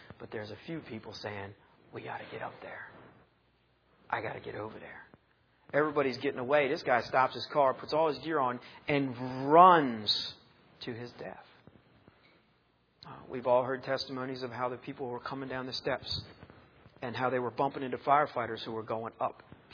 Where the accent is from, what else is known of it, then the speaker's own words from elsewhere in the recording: Maryland, United States; we're kind of a New York family, us Italian New Yorkers, even though I grew up in Maryland. All my family's from New York.